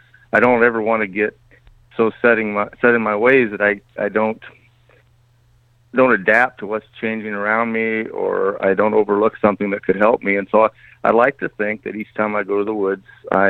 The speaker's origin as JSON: {"language": "English", "town": "North Bend", "region": "Nebraska", "country": "United States", "tie": "born or raised there", "said": "I grew up in North Bend, and so my family still has connections and with some folks over that way, and people that knew me growing up and that type of thing."}